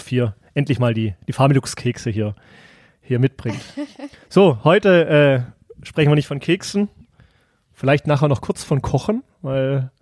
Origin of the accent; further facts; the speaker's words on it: Germany; Ich bin Deutscher